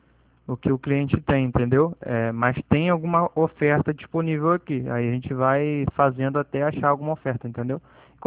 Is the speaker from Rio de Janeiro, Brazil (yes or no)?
yes; Rio de Janeiro, Brazil; Sou do Rio.